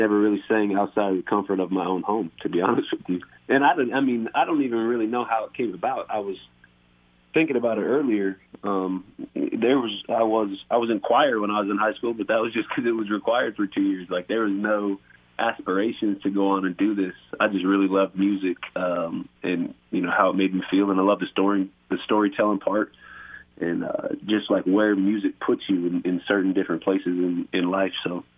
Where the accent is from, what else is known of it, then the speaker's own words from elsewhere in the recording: Nebraska, United States; I grew up in Nebraska, and this is just all sounds country.